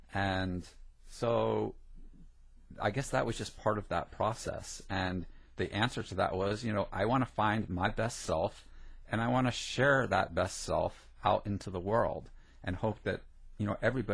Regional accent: New Jersey, United States; born or raised there

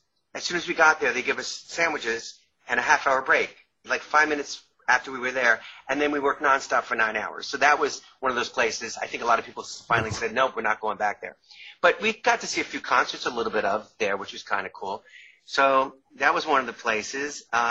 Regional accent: New York, United States; I lived in New York at the time. I grew up in New York, and I was still grew up in Long Island, and I was living in New York.

